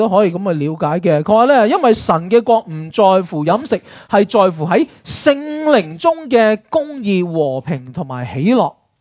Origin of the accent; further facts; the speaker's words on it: China; 我哋中国人话话牛肉毒㗎嘛